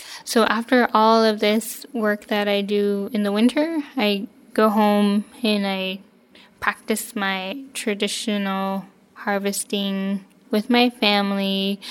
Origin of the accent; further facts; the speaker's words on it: Rampart, Alaska, United States; my hometown, which is Rampart. And it is a small Athabaskan fishing community located, I would say, mid-Yukon River.